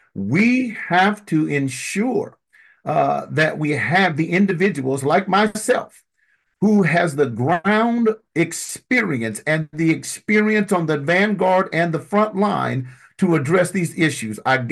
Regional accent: Portland, Oregon, United States; Born and raised in Northeast Portland and have lived in Northeast Portland all of my life.

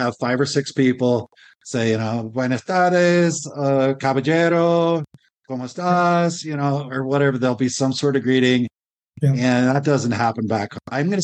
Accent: Rocky Mountain West, United States; And I grew up in the Rocky Mountain West, where people are like, you drive down the dirt roads, people wave at each other.

